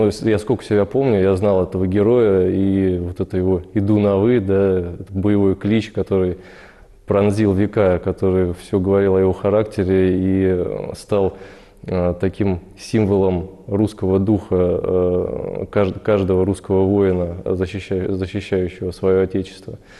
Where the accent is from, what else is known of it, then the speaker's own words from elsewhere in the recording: Kaluga, Kaluga Oblast, Russia; да, да, я калужанин коренной.